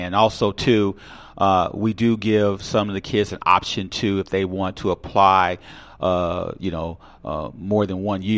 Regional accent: Chicago, Illinois, United States; I'm originally from Chicago, and I actually was in a fraternity in high school.

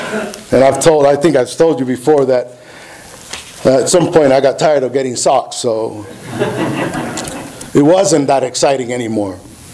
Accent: Puerto Rico; when I was growing up in Puerto Rico, Christmas wasn't the day. It was Epiphany.

